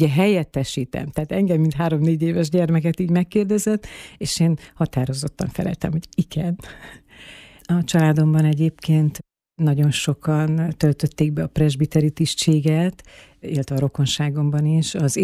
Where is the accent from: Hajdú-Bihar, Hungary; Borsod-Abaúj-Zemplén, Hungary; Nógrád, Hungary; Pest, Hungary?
Borsod-Abaúj-Zemplén, Hungary; Rásonysápberencs; Ugye én egy kis abaúi községben nevelkedtem, mindenki előtt nyitva volt a kapunk